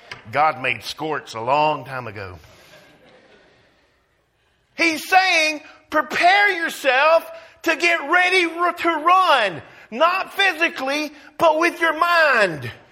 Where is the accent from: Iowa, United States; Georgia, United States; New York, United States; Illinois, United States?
Georgia, United States; I grew up in Georgia and I remember going down Forest Park.